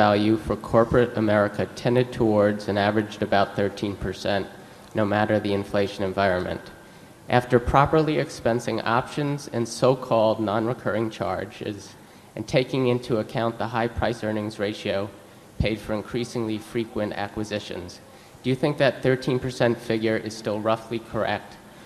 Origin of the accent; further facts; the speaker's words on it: New York City, New York, United States; I'm from New York City.